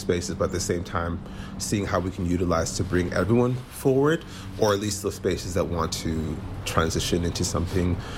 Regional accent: Vancouver, British Columbia, Canada; I am from Vancouver, BC.

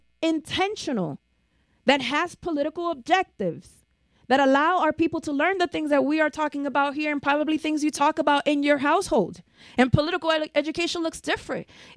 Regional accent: New York, United States; born there; I was born in the poorest congressional district in the United States. I was born in the South Bronx.

